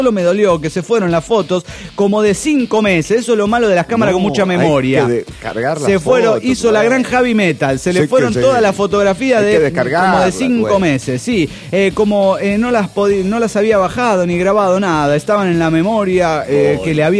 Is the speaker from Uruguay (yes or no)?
no; Mexico; ¿y México es seguro? Yo siempre contestaba, la verdad no, pero mi pueblo aún parece estar bien.